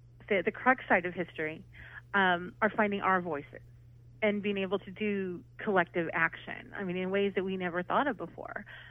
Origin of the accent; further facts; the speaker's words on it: Kansas, United States; You know, I'm Latina. I grew up in Kansas, of all places in the city.